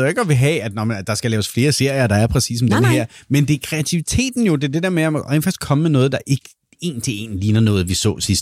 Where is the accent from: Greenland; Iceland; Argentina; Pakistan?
Iceland; Altså, som islænding, jo.